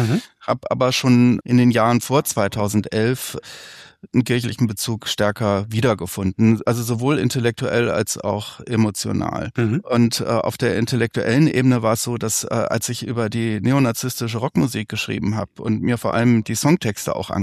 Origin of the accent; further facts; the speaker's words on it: Düsseldorf, North Rhine-Westphalia, Germany; Ich bin in Westdeutschland, in Düsseldorf aufgewachsen